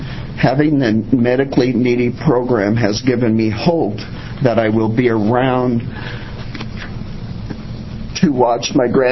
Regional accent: Oregon, United States; I was born and raised in Oregon and have supported state taxes for over a 30-year period.

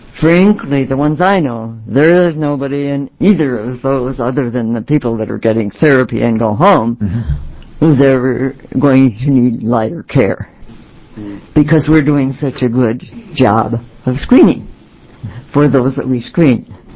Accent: United States; I'm from Lincoln County, and I have a lot of hats that I wear.

